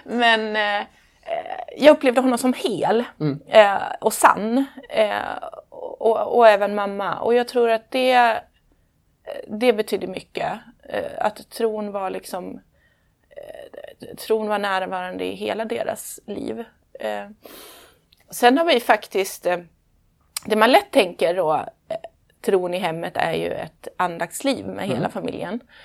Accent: Kinna, Västra Götaland County, Sweden; moved away as an adult; now in Stockholm, Sweden; Jag är ursprungligen från Västergötland, från Kinna. Vuxit upp där som prästdotter, 5:e barnet av 6. Flyttade en sväng till Stockholm redan efter gymnasiet, försvann till Umeå ett par år, kom tillbaka

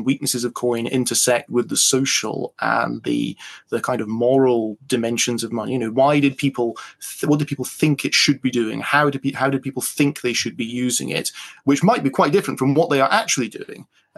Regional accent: England, United Kingdom; also born or lived in Edinburgh, Scotland; I'm originally from Scotland. I'm from Edinburgh, but I grew up in England.

